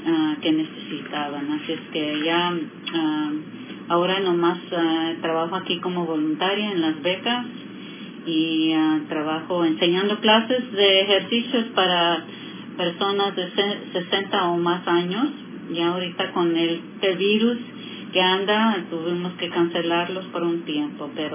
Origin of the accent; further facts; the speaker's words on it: Washington, United States; born there; soy nacida aquí en el Valle de Yakima. Mis padres fueron trabajadores del campo.